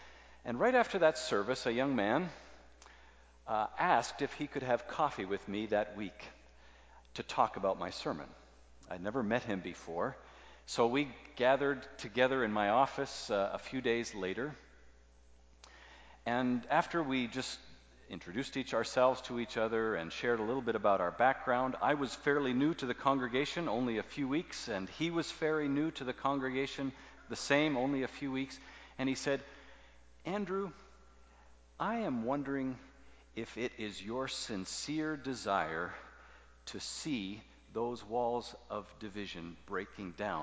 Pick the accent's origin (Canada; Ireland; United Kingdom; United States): Canada; As a Canadian, I thought, that feels a little bit manipulative.